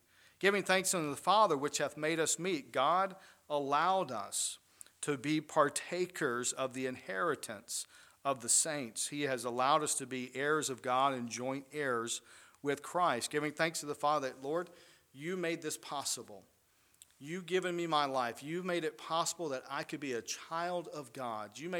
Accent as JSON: {"language": "English", "country": "United States", "tie": "born or raised there", "said": "Because growing up in America, we have become desensitized to the fact"}